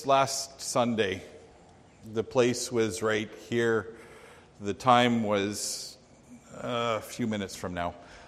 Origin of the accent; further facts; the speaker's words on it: Alberta, Canada; However, we are both from Alberta